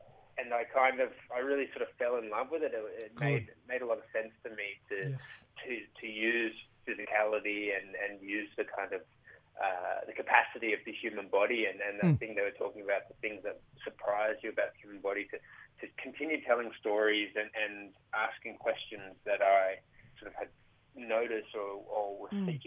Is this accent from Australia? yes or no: yes; Sydney, New South Wales, Australia; now in Cairns, Australia; I grew up in Sydney on Gadigal country.